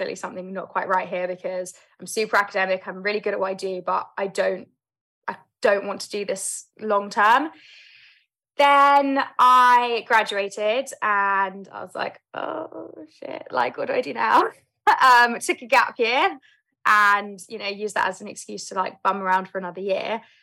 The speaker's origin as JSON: {"language": "English", "region": "London", "country": "United Kingdom", "tie": "born or raised there", "said": "I grew up in London, South London, born and raised"}